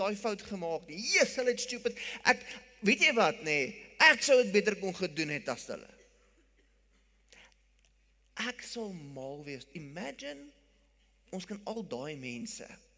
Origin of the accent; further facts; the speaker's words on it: Pretoria, Gauteng, South Africa; ek kom van Pretoria af.